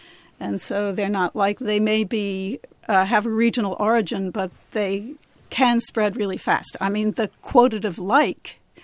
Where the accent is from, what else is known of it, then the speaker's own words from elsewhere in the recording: New Jersey, United States; I mean, I don't think most people can tell I'm from New Jersey.